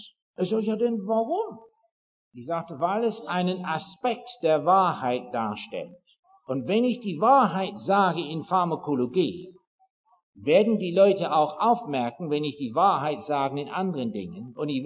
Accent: England, United Kingdom; Die Engländer, ich bin ja selber Engländer, nicht wahr?

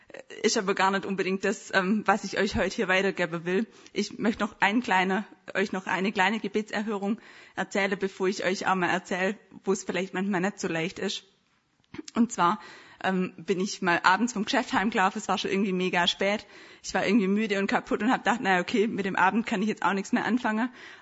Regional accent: Bad Teinach, Baden-Württemberg, Germany; now in Stuttgart, Germany; Und ich komme hier aus Stuttgart, beziehungsweise ursprünglich aus der Nähe von Bad Teinach, wie mein Dialekt eventuell verrät.

